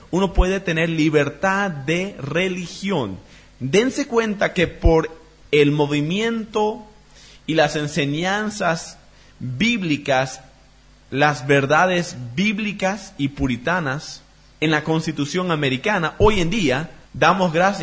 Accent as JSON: {"language": "Spanish", "country": "Bolivia", "said": "¿O hay partes que estoy manteniendo de mi cultura boliviana que son antibíblicos?"}